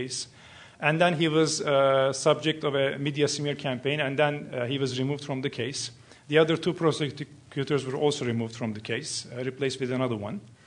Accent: New Jersey, United States; Well, I come from New Jersey, and I am a secret fan of the West Coast, especially this area.

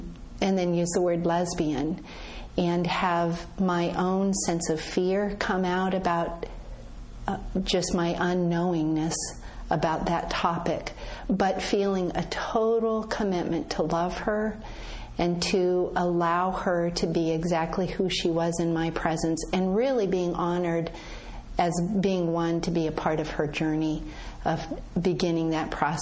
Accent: Colorado, United States; The word gay or lesbian never came up in our home as a child growing up in Colorado.

